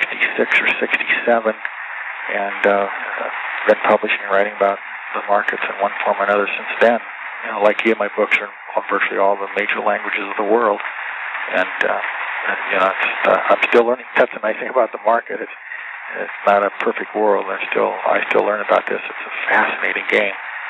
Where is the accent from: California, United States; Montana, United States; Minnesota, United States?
Montana, United States; Yeah, my home state of Montana, Bob, I ran for the United States Senate twice